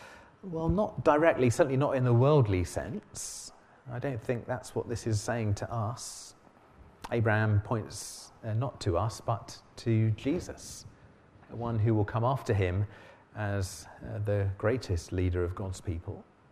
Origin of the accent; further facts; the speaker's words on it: Margate, South East England, United Kingdom; When I was growing up in Margate, I remember the famous